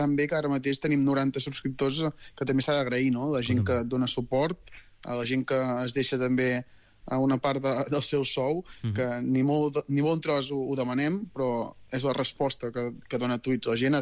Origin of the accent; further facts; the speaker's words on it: Girona, Catalonia, Spain; Jo sóc de Girona, puc anar fàcilment a Montilivi